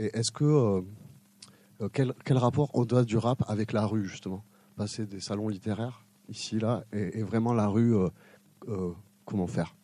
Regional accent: Occitanie, France; also born or lived in Algeria; je suis franco-algérien, une mère gasconne et un père algérien. Et donc, je suis né en Algérie, donc je connais bien l'Algérie, mais bon, je suis arrivé jeune dans le Gers.

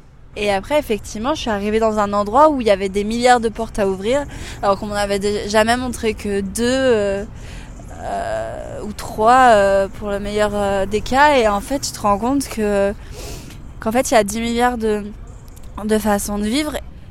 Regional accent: Paris, Île-de-France, France; J'ai 23 ans … je viens de Paris

